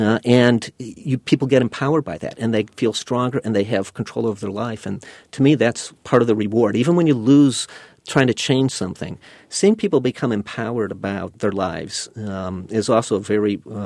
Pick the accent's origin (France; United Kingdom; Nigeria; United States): United States; Chicago, Illinois; from the south side of Chicago, so we had a lot of politics around us all the time.